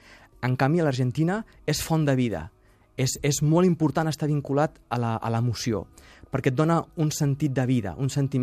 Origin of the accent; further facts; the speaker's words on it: Catalonia, Spain; jo com a català